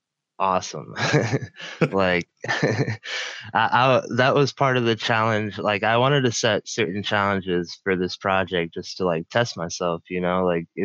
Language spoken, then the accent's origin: English; Illinois, United States; now in Minnesota, United States; because I'm not actually from Minnesota. I'm from like the Chicago, like a little south of Chicago.